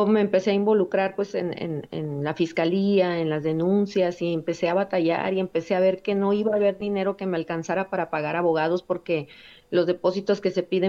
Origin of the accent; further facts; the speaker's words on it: Culiacán, Sinaloa, Mexico; pues ahí vivimos prácticamente toda nuestra vida, hicimos nuestras amistades, fuimos a la escuela, pero pues seguíamos regresando a Sinaloa porque somos originarios de Culiacán y pues ahí tenemos más familia.